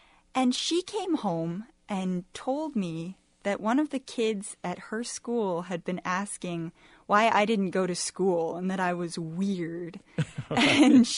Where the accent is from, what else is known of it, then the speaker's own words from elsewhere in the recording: Ames, Iowa, United States; Yes, I grew up in Ames.